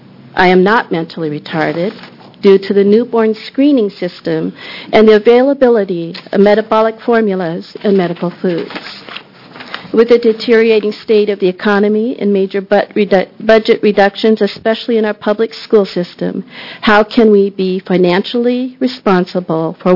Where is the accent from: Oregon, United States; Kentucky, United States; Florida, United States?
Oregon, United States; Portland; I am from Portland, Oregon, and I attend Mount Tabor Middle School. I am 13 years old and in the 8th grade.